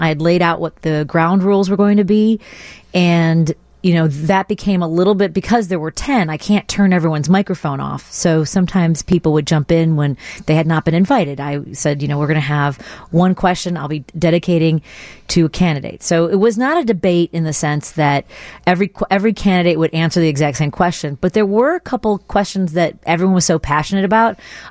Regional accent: Chicago, Illinois, United States; Actually, I grew up in Norwood Park, just north of there, and now I live in Jefferson Park.

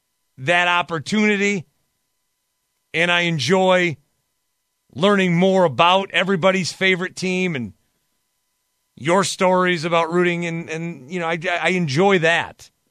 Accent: Milwaukee, Wisconsin, United States; But I wear it that I'm from Milwaukee. I wear it that I'm from Wisconsin.

